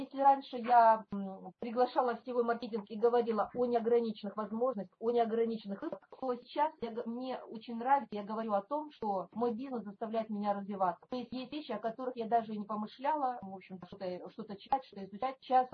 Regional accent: Primorsky Krai, Russia; К сожалению, мы с Приморья не смогли выехать, хотя всей душой там находимся.

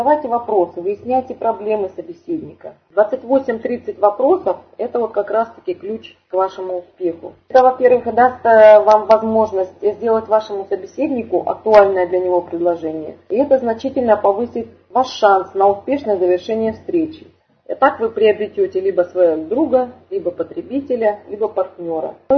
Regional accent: Far East, Russia; Я горжусь, что я из Дальнего Востока

